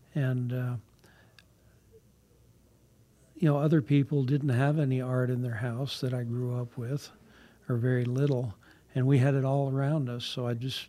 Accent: New Jersey, United States; You know, I grew up in New Jersey around the hustle and bustle, and where we lived was considered out in the country then, but still it's just so busy and there are so many people.

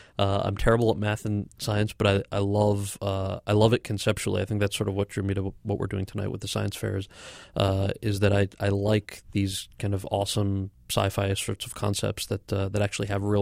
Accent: United States; And I would go to school and obviously English is my first language. But you know that your friends who you're at school with might speak Italian at home to their parents or Spanish. And so so in a way, I never kind of – I always viewed that upbringing as being wholly American.

